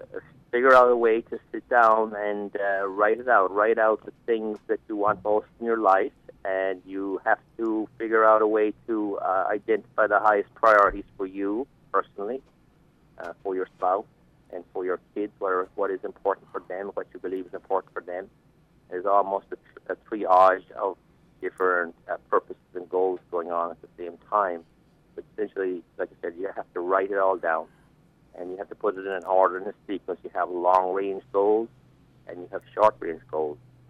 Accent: Ireland; also born or lived in New York / Atlanta; now in United States; I grew up in Ireland. I came to New York in 1986. I spent most of my time in America living in Atlanta, Georgia, but only the last few years living in Florida.

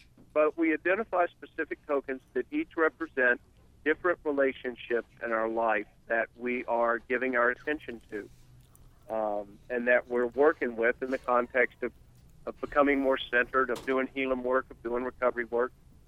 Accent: Florida, United States; I'm from Florida, but since the late 70s, I have lived on a ranch outside of Nashville.

